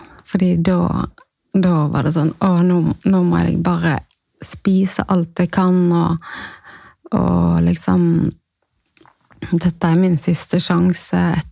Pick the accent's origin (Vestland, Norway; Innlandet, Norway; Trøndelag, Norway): Vestland, Norway; Odda; jeg er 48, og jeg kommer ifra Odda i Hardanger.